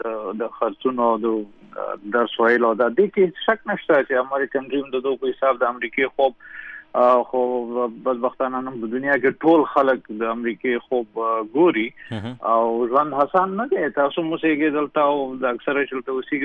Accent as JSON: {"language": "Pashto", "country": "Afghanistan", "said": "چې تاسو د کوم ځای یې نو اوله خبره دا چې د افغانستان یم جامعه پختنه جوه پختنه کلتور پختون"}